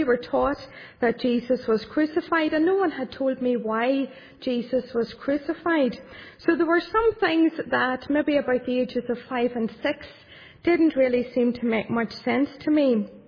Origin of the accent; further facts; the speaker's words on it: Caledon, Northern Ireland, United Kingdom; I don't come from the city or anywhere near the city. I come from County Tyrone, and I come from a little village called Caledon, not too far from the Monaghan border or the Armagh County as well. And I grew up in that little village.